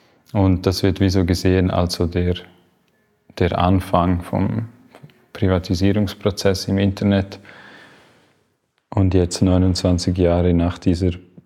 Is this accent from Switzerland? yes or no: yes; Grisons, Switzerland; Und zwar bin ich nach 10 Jahren in einem urbanen Umfeld wie zurückgekommen, da wo ich her bin, eigentlich in Graubünden.